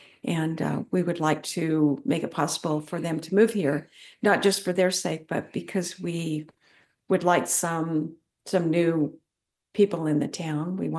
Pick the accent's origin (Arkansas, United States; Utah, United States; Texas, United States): Utah, United States; Price; also born or lived in Salt Lake City; I'm a native of Utah, born and raised in Price, Utah, and moved to Salt Lake City in 1972 and lived there most of my career.